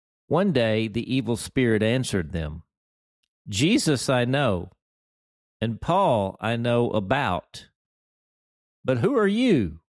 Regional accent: Gillett, Arkansas, United States; I've got people now in my hometown of Gillette, Arkansas, inviting me over for tacos on Tuesdays now.

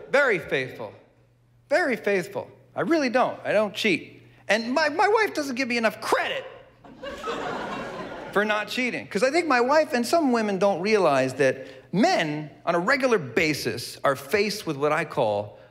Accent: Bronx, New York, United States; See, I grew up in the Bronx, and one thing I learned growing up in the Bronx

